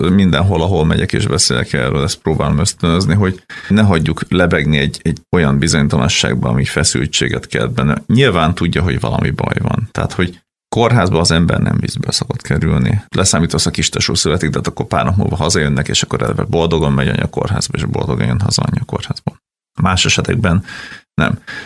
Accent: Gyula, Békés, Hungary; mi ugye ő is Gyulai, én is Gyulai vagyok

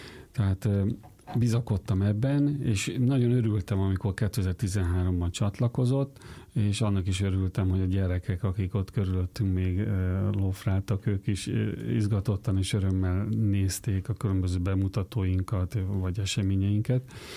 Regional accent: Eger, Heves, Hungary

